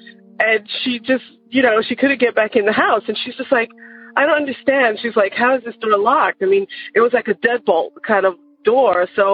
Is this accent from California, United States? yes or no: no; New York, United States; now in Georgia, United States; I live in Georgia right now, but I grew up in New York, and that's where my story takes place.